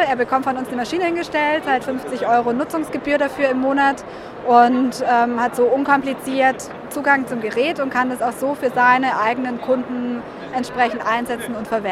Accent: Germany; wir sind ja in Deutschland und wie funktionieren wir Deutschen?

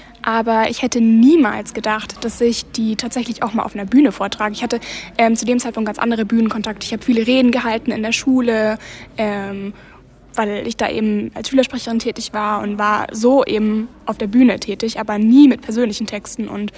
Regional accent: Georgensgmünd, Bavaria, Germany; now in Bamberg, Germany; Und ich komme aus Georgsmünd, beziehungsweise ich wohne jetzt gerade in Bamberg

